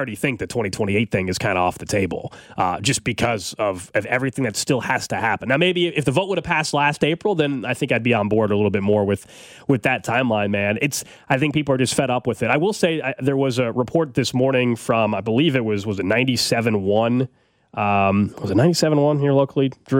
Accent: Kansas, United States; where I've grown up and where I currently reside is Kansas.

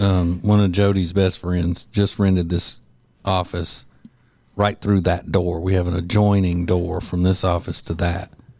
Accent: Winfield, Louisiana, United States; Well, I'll just read you what this ad says from my hometown of Winfield, Louisiana.

